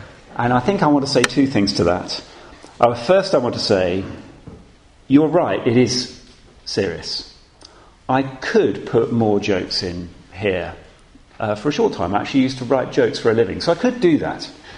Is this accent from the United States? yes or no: no; England, United Kingdom; Now, of course, being very English, we don't say anything at all.